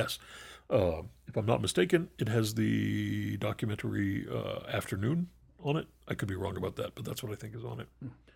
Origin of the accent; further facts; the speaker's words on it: Milan, Lombardy, Italy; I grew up in Milan, and like L.A. and movies, there is no existing without bumping into the fashion industry.